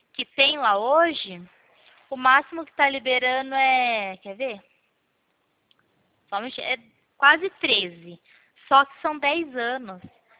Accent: Pirassununga, São Paulo, Brazil; Eu sou de Pirassununga.

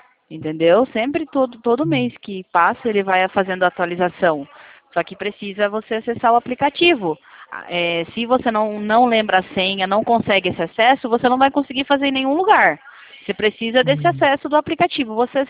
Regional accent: Sorocaba, São Paulo, Brazil; eu sou de Sorocaba

